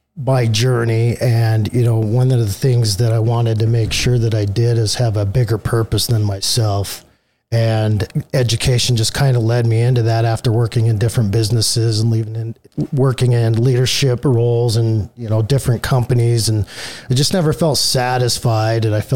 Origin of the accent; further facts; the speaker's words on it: Roy, United States; So I grew up in Roy, still there, haven't left. I said never left Mayberry, if you know that reference.